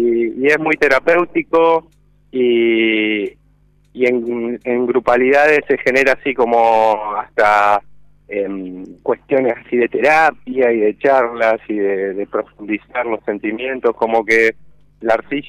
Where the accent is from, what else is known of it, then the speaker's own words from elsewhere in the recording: El Bolsón, Río Negro, Argentina; yo que soy de Bolsón